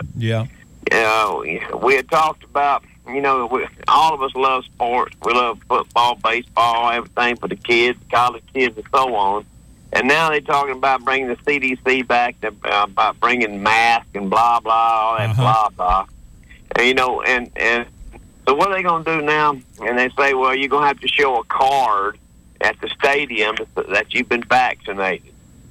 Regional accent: Elmore, United States; I was raised in Elmore as a barefoot kid.

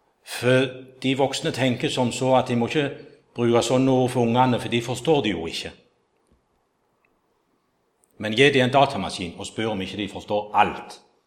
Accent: Egersund, Rogaland, Norway; En plass hjemme i Egersund, der er det et treningssenter.

